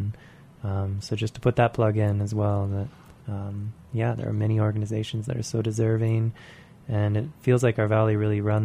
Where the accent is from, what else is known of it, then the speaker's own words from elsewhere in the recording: Satank, Colorado, United States; I grew up in Satank.